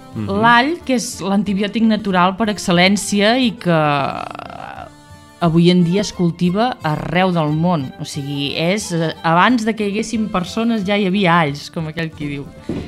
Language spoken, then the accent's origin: Catalan; Catalonia, Spain; vinc de l'Empordà, del Baix